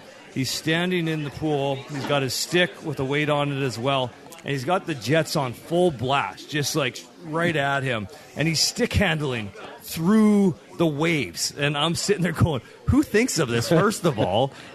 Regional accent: Winnipeg, Manitoba, Canada; I'm from Winnipeg, Manitoba.

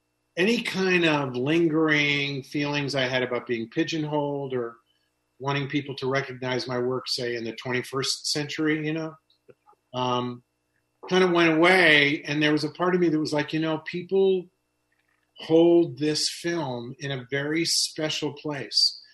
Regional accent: Larchmont, New York, United States; Well, I was raised in Larchmont. I went to Mamaroneck High School. I caddied at the Wingfoot summers of 71 and 72.

